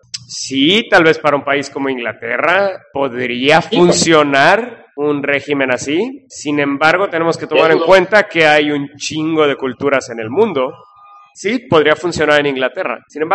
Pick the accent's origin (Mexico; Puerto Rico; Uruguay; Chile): Mexico; así somos los mexicanos, ahorita, desgraciadamente.